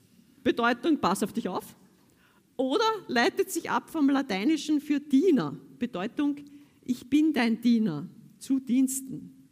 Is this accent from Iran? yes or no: no; Vienna, Austria; ich als Wienerin habe einen wienerischen Gruß genommen